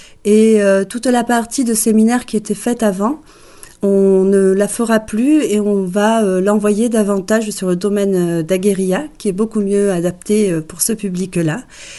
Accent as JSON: {"language": "French", "town": "Bayonne", "region": "Nouvelle-Aquitaine", "country": "France", "tie": "born or raised there", "said": "Alors, je suis native de Bayonne."}